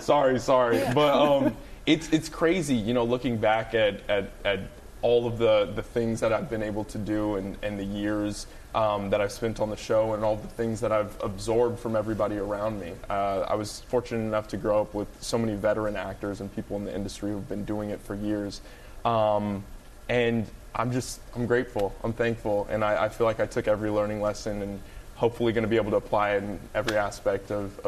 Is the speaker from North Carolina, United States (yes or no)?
no; Los Angeles, California, United States; I'm from Los Angeles, so I had my whole friend group was there, all of my family members.